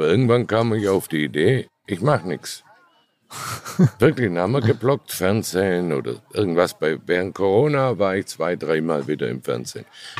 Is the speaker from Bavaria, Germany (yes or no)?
no; Baden-Württemberg, Germany; Ich bin Schwabe.